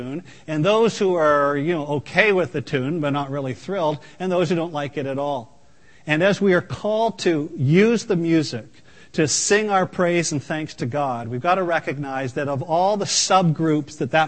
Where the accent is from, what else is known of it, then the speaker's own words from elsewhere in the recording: Brockville, Ontario, Canada; growing up in Brockville, Ontario, and attending the First Presbyterian Church